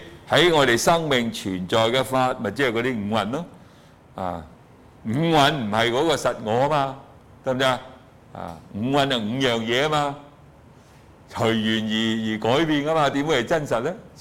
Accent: China; 我們中國人呢就執著那個什麼那個魂魄，

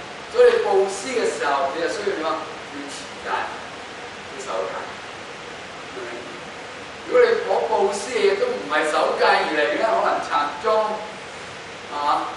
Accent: China; 即係我哋中國人咧就叫訓古人的事。

